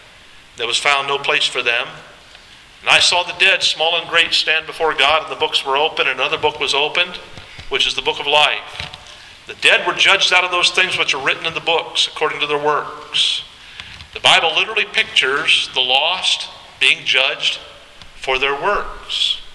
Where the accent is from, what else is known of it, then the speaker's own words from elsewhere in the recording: Warren, Ohio, United States; born there; I was born in Warren, Ohio, at the Trumbull County Hospital.